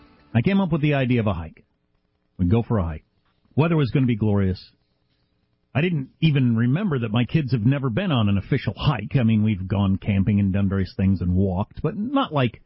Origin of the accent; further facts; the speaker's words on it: Midwest, United States; I mean, I'm from the Midwest.